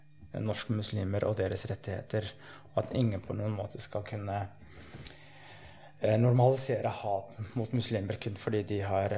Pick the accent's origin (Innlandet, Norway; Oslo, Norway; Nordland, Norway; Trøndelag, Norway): Oslo, Norway; also born or lived in Somalia; Jeg 40 år, to barn, fra Oslo, opprinnelig fra Somalia.